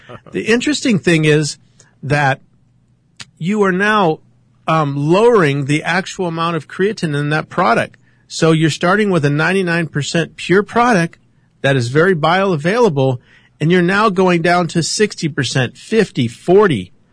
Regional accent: Ohio, United States; but since I'm from Ohio, I thought I'd answer it for Kyle.

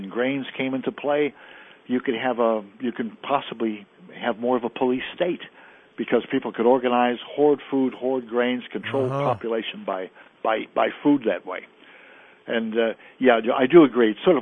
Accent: Chicago, Illinois, United States; when I was a young kid, the neighborhood I grew up in Chicago

